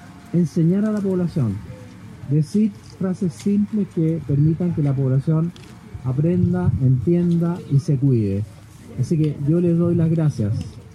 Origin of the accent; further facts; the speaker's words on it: Los Lagos, Chile; de Chiloé. Y mi padre y mi madre también. Así que tengo un cariño especial por esta tierra. Por eso digo, Chiloé es mi tierra querida.